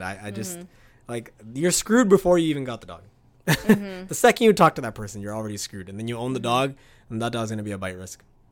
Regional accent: Scarborough, Ontario, Canada; I grew up in Scarborough. I don't know if you guys know where Scarborough is, but Scarborough is the backyard breeding capital of the planet.

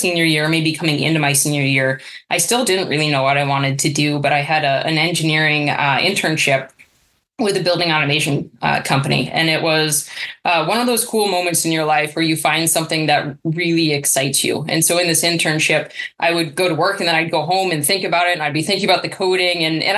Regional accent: Maine, United States; I grew up in Maine. I either say a small town in Maine or a suburb of Boston.

